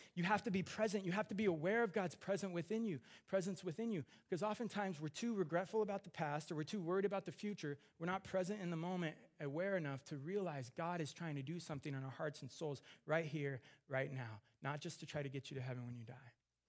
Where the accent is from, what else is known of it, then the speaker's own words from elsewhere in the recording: San Bernardino, California, United States; this is what I always wanted growing up in the IE, growing up in San Bernardino. I wanted a good job. I wanted to have a convertible. I wanted to live in Orange County.